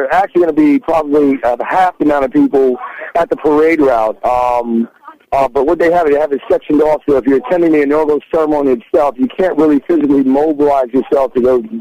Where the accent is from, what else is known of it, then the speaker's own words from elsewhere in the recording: New York City, New York, United States; Well, I'm from New York City, and I'm just here visiting just for the weekend with my wife.